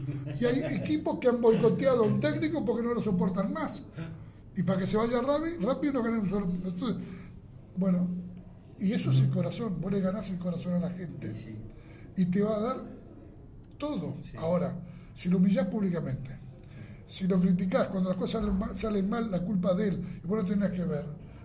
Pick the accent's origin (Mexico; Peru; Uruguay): Uruguay; Pero somos uruguayos, ¿no? Los uruguayos tenemos una máquina a impedir y queremos inventar la rueda.